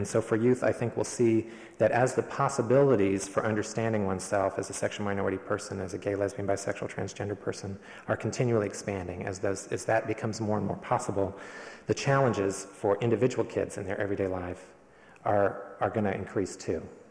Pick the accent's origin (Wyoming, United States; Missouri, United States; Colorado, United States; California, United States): California, United States; don't write me off because I'm from California